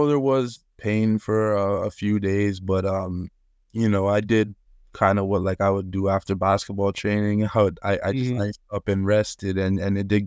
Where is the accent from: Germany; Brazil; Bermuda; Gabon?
Bermuda; now in Toronto, Canada; I was born in Toronto and ended up leaving around the age of 7, just after I recorded that first song, actually. And I moved to Bermuda, an island in the Atlantic. So I was out there for majority of my life. I didn't come back to Toronto until I was 18.